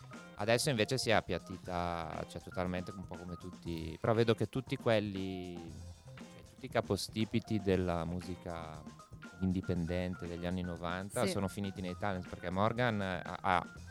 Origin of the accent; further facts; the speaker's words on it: Lake Garda area, Italy; E io una sardina, perché vengo dal lago di Garda.